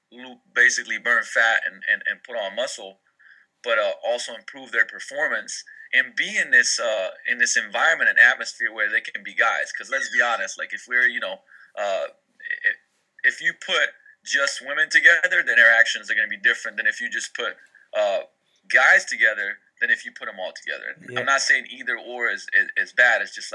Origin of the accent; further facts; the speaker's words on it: Slovenia; moved away as an adult; also born or lived in London; now in Seattle, United States; I own a facility out here in Seattle. I'm actually originally from Slovenia in Europe, and grew up there, traveled a lot, lived in London for a while